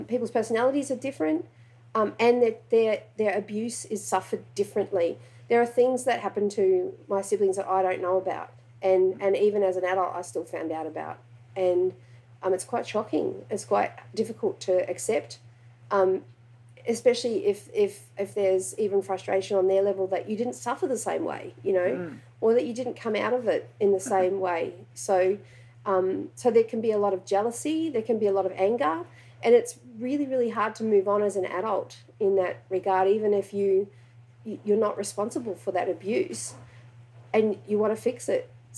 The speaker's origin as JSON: {"language": "English", "country": "New Zealand", "tie": "born or raised there", "lives_now": "Australia", "said": "growing up in New Zealand, I had a lot of friends who were Maori and who were Polynesian."}